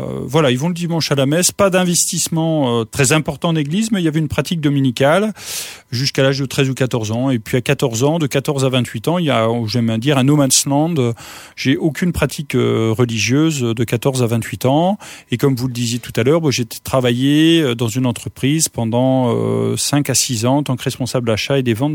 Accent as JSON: {"language": "French", "region": "Pays de la Loire", "country": "France", "said": "Moi, je suis originaire de Vendée, donc en dessous Nantes."}